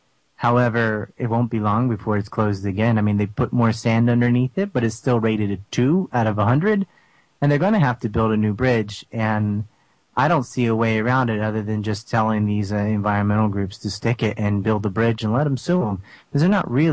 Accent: North Carolina, United States; moved away; I'm from Cape Hatteras Island. I lived there for 15 years.

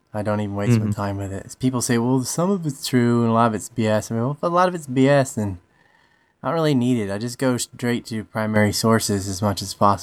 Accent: United States; now in Japan; Yeah, I'm American.

